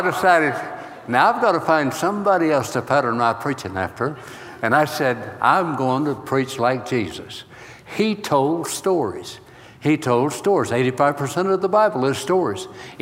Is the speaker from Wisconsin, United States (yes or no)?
no; Arkansas, United States; I mentioned to you, I am from the Holy Land. I was saved in Bethlehem. That is Bethlehem, Arkansas, okay? And I was telling Dr. Kim about Arkansas.